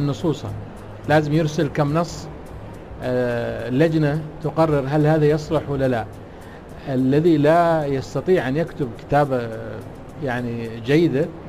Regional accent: United Arab Emirates

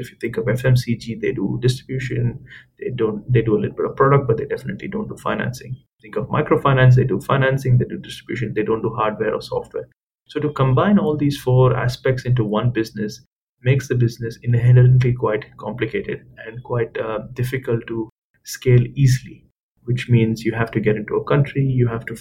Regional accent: India; as an Indian

